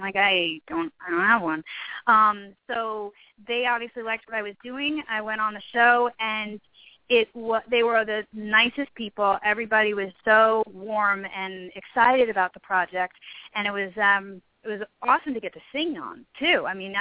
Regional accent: New York, United States; because I'm from Long Island, so there's no neighboring states, really.

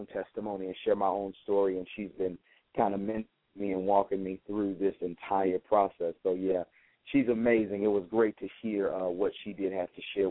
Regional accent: Chicago, Illinois, United States; I did grow up on the south side of Chicago, born and raised. So this is my hometown

